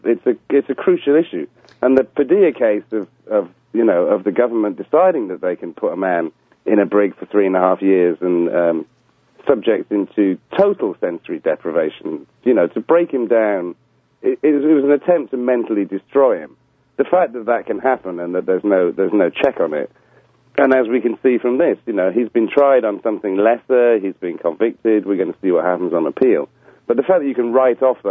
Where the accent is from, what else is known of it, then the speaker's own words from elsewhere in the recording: United Kingdom; as somebody British, you know, I'm not immune to the president snatching me if he feels like it.